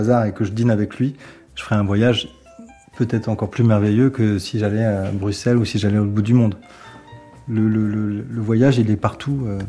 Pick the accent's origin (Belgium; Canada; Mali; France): France; Paris, Île-de-France; Donc je suis parisien, enfin, mais pas né à Paris.